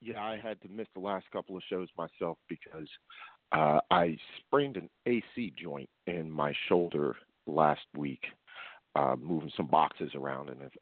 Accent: Philadelphia, Pennsylvania, United States; you know, I grew up in the Philadelphia area.

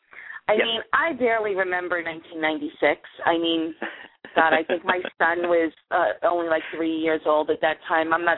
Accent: New York, United States; accent: New York; now in Buffalo, United States; I love my New York accent, and everybody tells me all the time.

